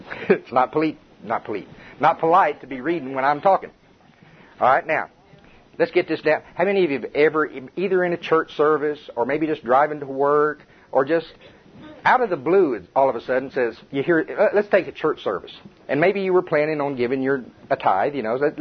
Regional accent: Oklahoma, United States; accent: Oklahoma; My Oklahoma accent says wash, you know, and I know it's not right

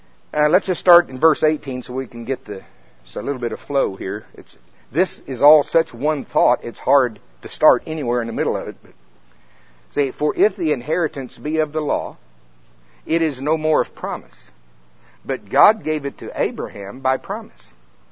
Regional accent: Oklahoma, United States; I was born in the town where Oklahoma Baptist University is. That's my hometown.

